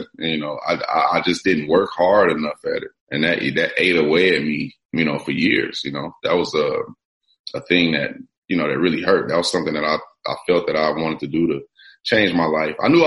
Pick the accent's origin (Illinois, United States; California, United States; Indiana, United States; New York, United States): Indiana, United States; Gary; out there where I'm from Gary, Indiana, man. I grew up in a real blue collar, you know, tough town.